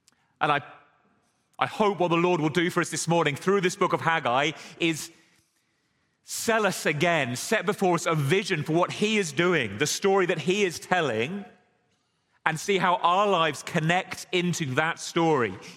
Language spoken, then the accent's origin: English; England, United Kingdom; We uncovered the fact that I come from England, not America.